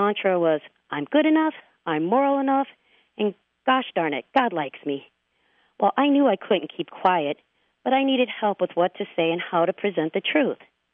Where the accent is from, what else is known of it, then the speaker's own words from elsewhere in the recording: Maple Grove, Minnesota, United States; from Maple Grove, Minnesota.